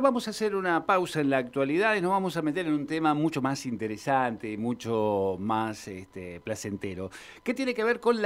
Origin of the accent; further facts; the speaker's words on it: Oncativo, Córdoba, Argentina; Yo vengo de otro pago, yo soy de Uncativo, provincia de Córdoba, donde también se hace la fiesta del salame.